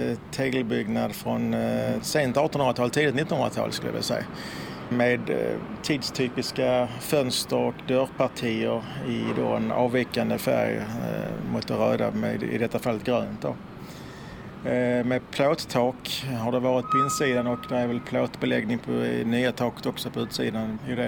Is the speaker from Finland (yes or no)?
no; Malmö, Skåne, Sweden; now in Höllviken, Sweden; Nej, några mil bort från Höllviken är jag. Dock är jag uppväxt i Malmö själv.